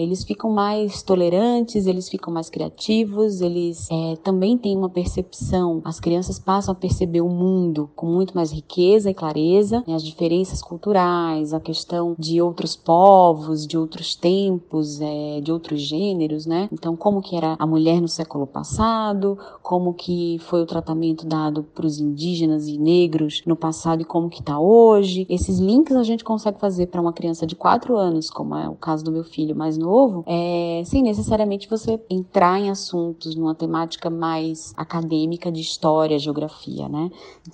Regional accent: Pernambuco, Brazil; moved away as an adult; now in São Paulo, Brazil; Eu sou pernambucana, há quase 10 anos em São Paulo, mas não perdi nada do meu sotaque.

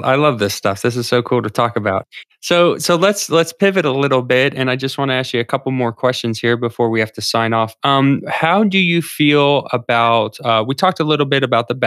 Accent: Florida, United States; I come from Florida. I'm a beach guy.

